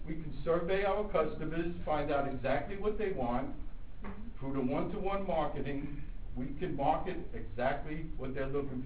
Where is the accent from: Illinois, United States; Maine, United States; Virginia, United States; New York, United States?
New York, United States; Brooklyn; born there; I was born in Brooklyn, New York.